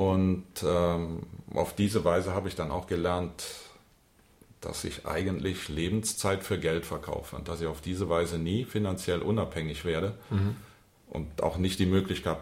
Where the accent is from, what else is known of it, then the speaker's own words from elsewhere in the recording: Germany; now in Munich, Germany; Ich stamme ursprünglich aus dem Rheinland, habe in Aachen studiert, Elektrotechnik und habe danach dann gleich den ersten großen Wunsch erfüllt. Ich bin nach München gegangen.